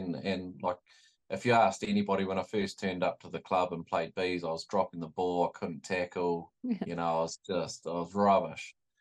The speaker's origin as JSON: {"language": "English", "town": "New Plymouth", "region": "Taranaki", "country": "New Zealand", "tie": "born or raised there", "said": "Like I always wanted to be an All Black, you know, like as every Kiwi kid does. But, you know, like, yeah, I played 5th-15 at New Plymouth Boys High School"}